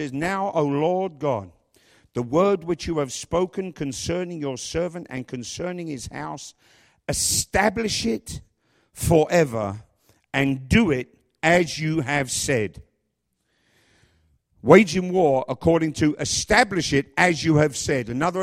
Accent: England, United Kingdom; now in Kingston, United States; Well, I'm an Englishman. I'm 60 years old. I'm quite tall. I'm overweight. I live in Kingston, New York.

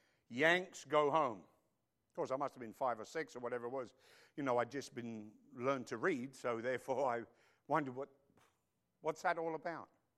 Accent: London, United Kingdom; now in United States; I grew up in London, as you all know.

